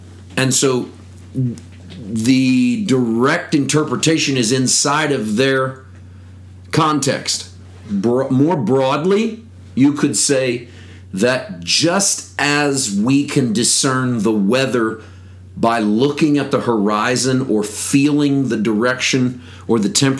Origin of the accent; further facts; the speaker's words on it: Missouri, United States; also born or lived in California; I grew up in Missouri, and so clouds come in from the west, so it was odd living in California to have them roll in from the other side.